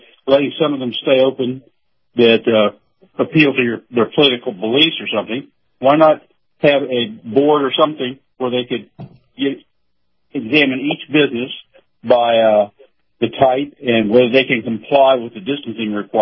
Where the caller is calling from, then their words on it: Clearwater, Florida, United States; Back in Buck, Clearwater, Florida.